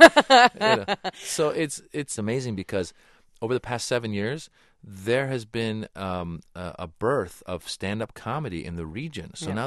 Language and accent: English; Tiburon, California, United States; Yeah, I grew up in Northern California, Marin County, Tiburon, and it's interesting.